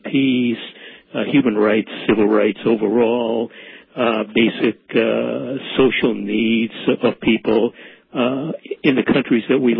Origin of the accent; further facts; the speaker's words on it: Boston, Massachusetts, United States; Well, I grew up in Boston, and I know Brandeis well.